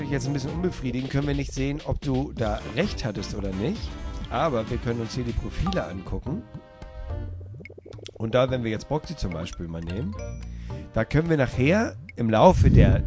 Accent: Hamburg, Germany; aus meiner Heimatstadt Hamburg

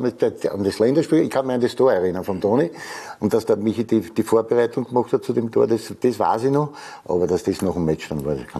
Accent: Vienna, Austria; als Wiener haben wir sich ja 2 Jahre lang häkeln lassen müssen von den Salzburger

